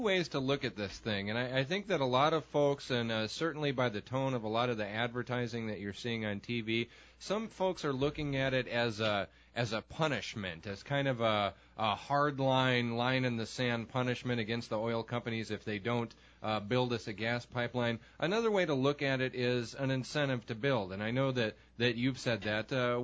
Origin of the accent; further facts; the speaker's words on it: Phoenix, Arizona, United States; I'm originally from Phoenix, which is the largest state capital in the country